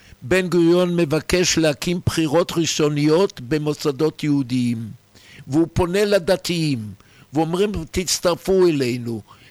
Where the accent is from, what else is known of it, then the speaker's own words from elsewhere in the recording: Tel Aviv, Tel Aviv District, Israel; אני זוכר, אני תל אביבי, אני זוכר שבשנות ה-50 הייתי ילד בן 5-7